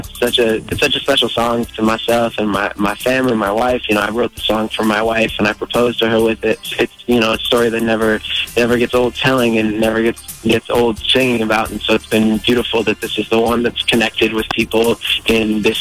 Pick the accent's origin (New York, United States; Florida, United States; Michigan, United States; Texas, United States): New York, United States; Woodstock; I grew up, I was born in Hell's Kitchen, and then I lived in Woodstock, and I listened to all the Hudson Valley stations forever growing up.